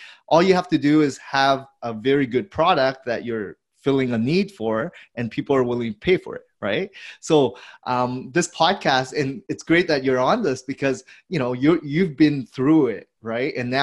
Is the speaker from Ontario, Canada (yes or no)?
yes; Hamilton, Ontario, Canada; growing up in Hamilton, I didn't really have a lot of mentors or people that I looked up to, because, you know, in that small community, they didn't really have a lot of big companies there